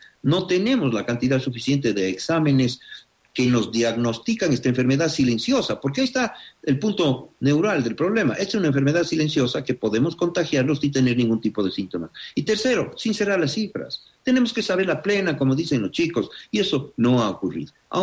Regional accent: Cuenca, Azuay, Ecuador; Les saludo desde mi ciudad natal, desde Cuenca, porque estamos trabajando en territorio.

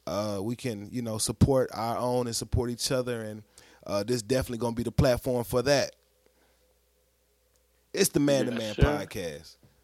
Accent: Louisiana, United States; now in Dallas, United States; I'm from Louisiana, based out in Dallas.

